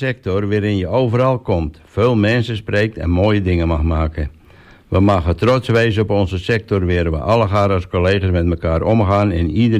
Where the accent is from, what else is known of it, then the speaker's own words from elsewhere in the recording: De Weel, Netherlands; kom ik uit de Weel, maar inmiddels al 14 jaar woon ik aan Oostrent